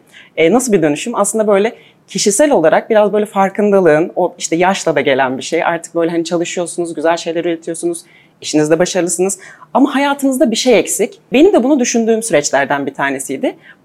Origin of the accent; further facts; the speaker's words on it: Malatya, Turkey; born there; 1984 Malatya doğumluyum.